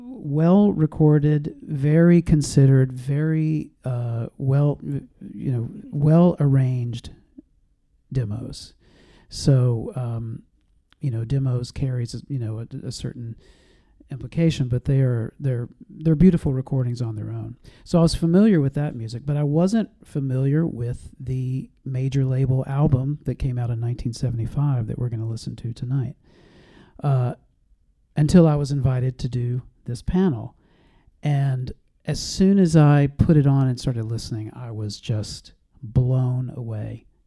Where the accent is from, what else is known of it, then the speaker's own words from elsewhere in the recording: Mississippi, United States; I'm from Mississippi. So to hear that this record has some roots in Jackson, Mississippi just takes it over the top for me.